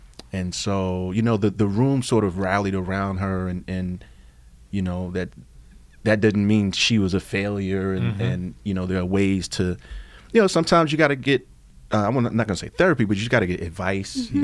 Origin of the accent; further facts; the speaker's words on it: Brooklyn, New York, United States; Because, you know, I'm a kid from Brooklyn. So in New York, it's like you're going to go do stage